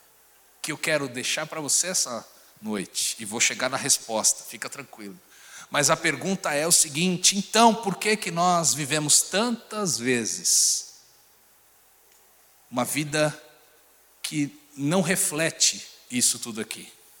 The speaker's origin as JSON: {"language": "Portuguese", "region": "Bahia", "country": "Brazil", "said": "Eu sou baiano, pastor. Baiano cheio do Espírito Santo."}